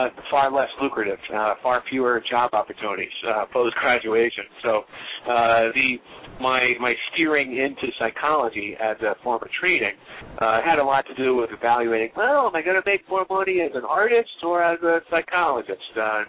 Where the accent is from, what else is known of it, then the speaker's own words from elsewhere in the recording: New York, United States; I'm originally from New York, I always had sort of more of an urban sensibility to myself, you know.